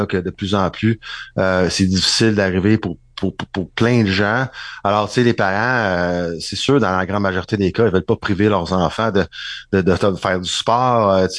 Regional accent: Quebec, Canada; je suis natif des Laurentides.

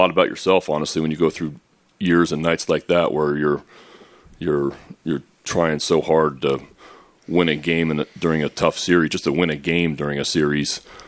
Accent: California, United States; that was special for me, honestly, because I grew up in the Bay Area.

